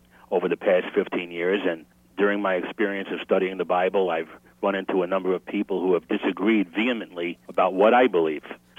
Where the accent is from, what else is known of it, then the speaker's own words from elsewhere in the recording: Brooklyn, New York, United States; I just turned 52 years old, and I was born in Brooklyn, New York. My parents are devout Roman Catholics, and I was raised in a Roman Catholic atmosphere.